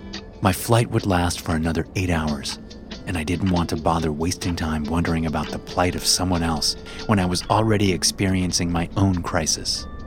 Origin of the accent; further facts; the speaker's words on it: Greece; English is a second language; I had taken a short break from my God-given assignment to visit her in my home country of Greece.